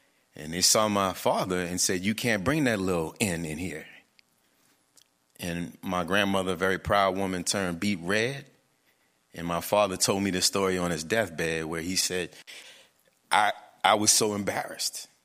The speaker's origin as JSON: {"language": "English", "town": "New Orleans", "region": "Louisiana", "country": "United States", "tie": "born or raised there"}